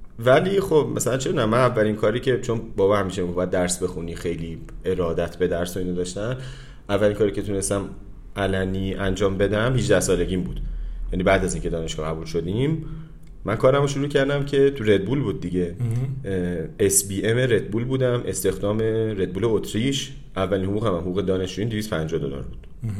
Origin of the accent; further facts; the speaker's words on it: Yazd, Iran; خیلی یزدیم، من یزدی ترینم